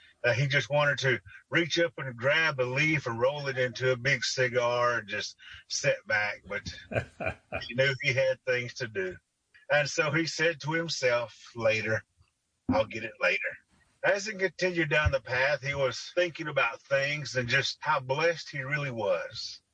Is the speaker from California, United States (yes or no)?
no; Tahlequah, Oklahoma, United States; I'm from Tahlequah, Oklahoma. I'm a full-blood Catoosa Cherokee.